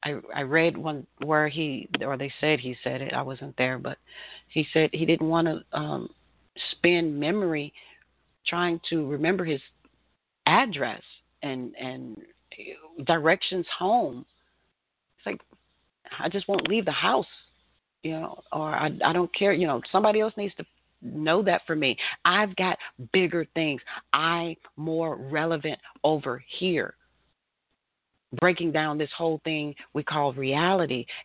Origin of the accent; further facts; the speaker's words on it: St. Louis, Missouri, United States; I'm from St. Louis. Don't blame me.